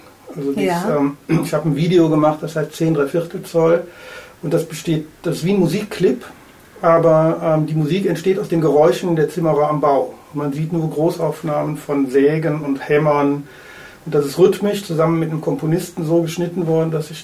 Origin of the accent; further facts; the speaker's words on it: Aachen, North Rhine-Westphalia, Germany; im Norden von Aachen, wo ich herkomme